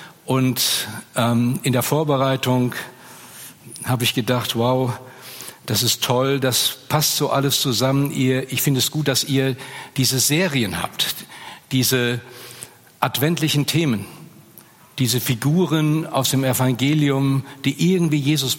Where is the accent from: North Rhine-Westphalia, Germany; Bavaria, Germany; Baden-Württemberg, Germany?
North Rhine-Westphalia, Germany; Ich komme ja aus Köln, also aus der Nähe von Köln, ist ja unser Vorort.